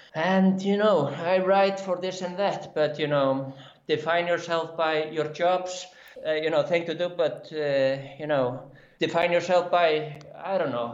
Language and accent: English; Iceland; English is a second language; also born or lived in United States; I'm from Iceland. I'm actually born in the US. I am 36 years old. So I'm born in the US, but I've lived my life in Iceland.